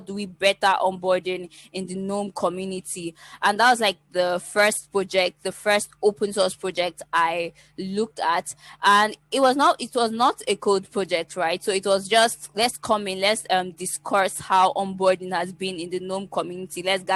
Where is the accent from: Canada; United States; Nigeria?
Nigeria; I'm from Nigeria, and I'm a back-end developer.